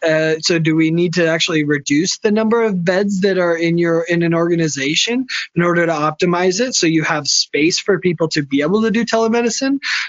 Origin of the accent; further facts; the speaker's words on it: United States; I think the fear as an American, and this is kind of a touchy subject